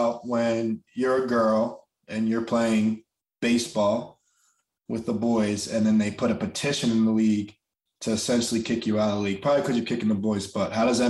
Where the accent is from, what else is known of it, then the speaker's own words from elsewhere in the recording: New Jersey, United States; I'm from New Jersey, and sports are a lot better in Jersey than they are in Delaware.